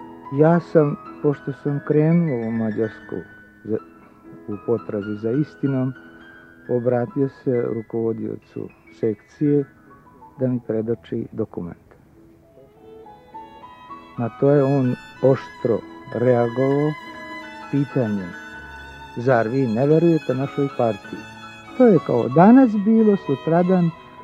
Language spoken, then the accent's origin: Serbian; Tušilović, Karlovac County, Croatia; born there; Ja sam rođen u Tušiloviću, u Kordunu, na domak Petrove gore.